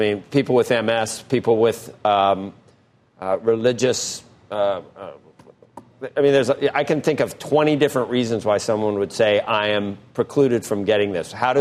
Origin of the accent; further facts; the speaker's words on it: Cincinnati, Ohio, United States; And I'm from Cincinnati.